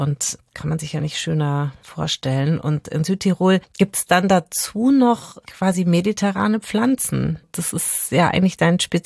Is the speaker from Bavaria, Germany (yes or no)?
yes; Bavaria, Germany; Ich habe da meine Favoriten in meiner Heimat rund um München.